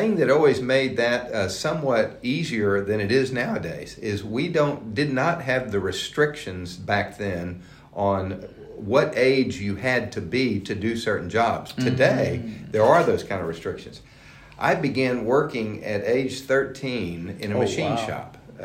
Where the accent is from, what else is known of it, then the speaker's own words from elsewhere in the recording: Houston, Texas, United States; Well, I'm from Houston, born and grew up here, Southeast Houston, went to Mount Carmel High School on the southeast side